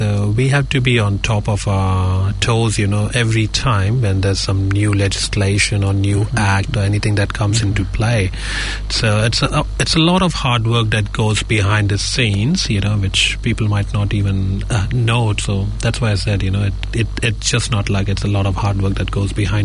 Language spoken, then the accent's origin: English; Mumbai, Maharashtra, India; So I'm from Mumbai and my heritage goes back to being a Gujarati. So that's my dual heritage from Maharashtra and Gujarat.